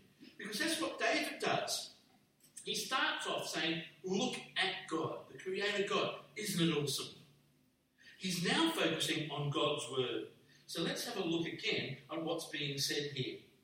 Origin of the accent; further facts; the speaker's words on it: New South Wales, Australia; I grew up on the North Shore, right next to Lane Cove National Park.